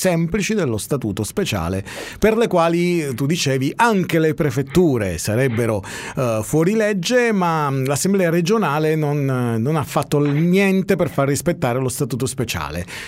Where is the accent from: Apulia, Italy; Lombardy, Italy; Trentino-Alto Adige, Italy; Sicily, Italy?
Sicily, Italy; il nostro modo di intendere la politica, intendo nostro come siciliani